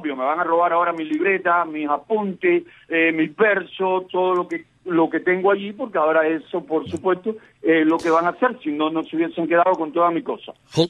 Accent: Cuba

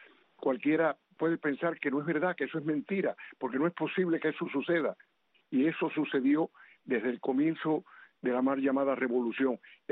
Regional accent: Cuba; moved away as an adult; yo salí de Cuba, que salí el 15 de mayo, como ya lo he dicho muchas veces, con mi esposo y tres niños chiquitos, el 15 de mayo de 1961.

